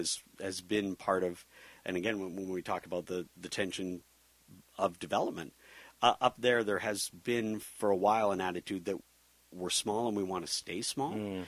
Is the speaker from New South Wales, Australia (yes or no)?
no; Sunshine Coast, Queensland, Australia; But we grew up on the Sunshine Coast, and yeah. I live now, you know, about a kilometer and a half from my family home.